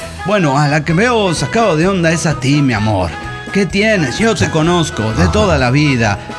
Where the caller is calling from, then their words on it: Veracruz, Mexico; de Veracruz